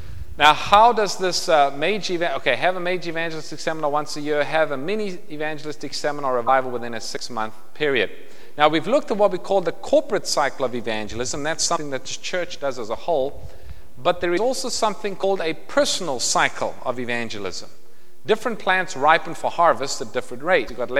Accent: South Africa; I grew up in South Africa

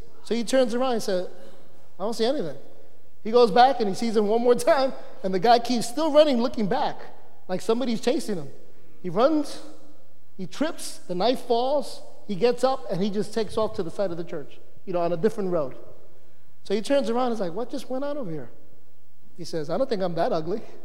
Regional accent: New York City, New York, United States; I grew up in the South Bronx. And in the South Bronx, let me put it this way, it's not a pretty picture.

